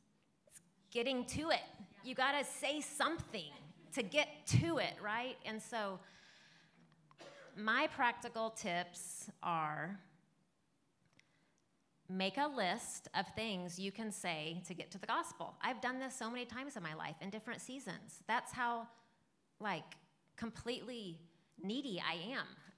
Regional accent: Kansas City, Missouri, United States; I mean, like we're from Kansas City. People are crazy in Kansas City about the Chiefs.

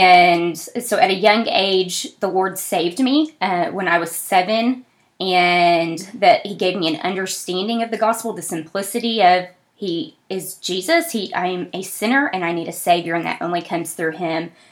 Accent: Fort Smith, Arkansas, United States; So, I'm one of four kiddos. I was raised in Fort Smith, Arkansas. My parents are still there.

